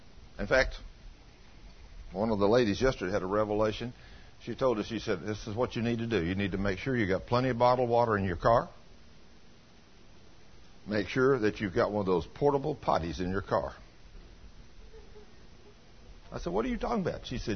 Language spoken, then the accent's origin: English; United States; You know, now, me being a American boy, the only kind of needle that I know about is the kind that you put thread through.